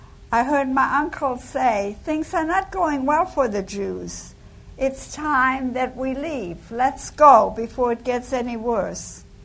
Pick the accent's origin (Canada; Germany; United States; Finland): Germany; Lauterbach, Hesse; born there; English is a second language; I was born in Germany, Lauterbach, Germany. And I was born just a few months before Hitler came to power.